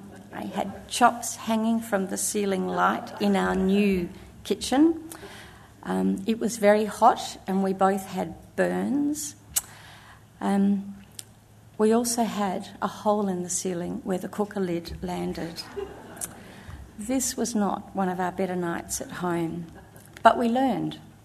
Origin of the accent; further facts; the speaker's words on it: Adelaide, South Australia, Australia; I grew up in Adelaide, one of 4 children for